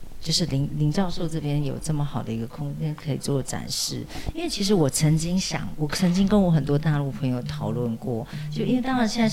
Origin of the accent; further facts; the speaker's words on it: Sanxing, Yilan County, Taiwan; 我们是宜兰三星